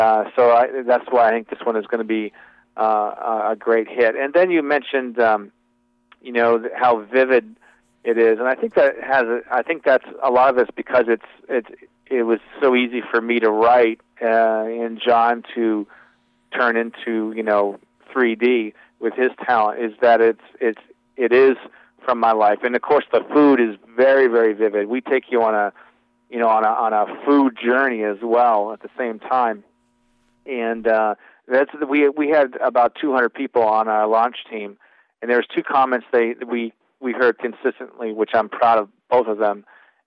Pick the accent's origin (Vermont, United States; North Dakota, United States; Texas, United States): Vermont, United States; You know, I grew up in Vermont, and my dad owned a diner in St. Johnsbury, Vermont, called Mapletown Dinette.